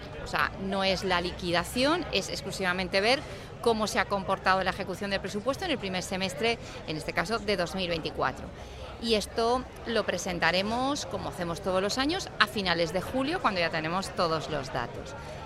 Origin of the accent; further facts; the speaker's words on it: Valencia, Valencian Community, Spain; now in Alicante, Spain; pues como muy bien dice, soy valenciana, pero me siento muy a gusto en la provincia de Alicante, en Alicante y en Elche.